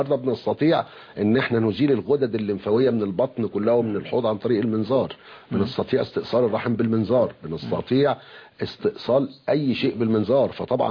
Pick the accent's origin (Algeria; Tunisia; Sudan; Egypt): Egypt; عندنا في مصر الحمد لله بفضل الله موجود الكثير من الأطباء الأكفاء